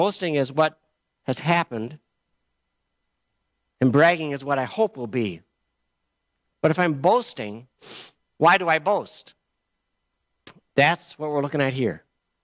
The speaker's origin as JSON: {"language": "English", "town": "Moline", "region": "Illinois", "country": "United States", "tie": "born or raised there", "said": "Just so you know, I grew up here in America, Midwest America, in a place called Moline, Illinois, and I grew up in a very, what you would call a traditional Midwest home"}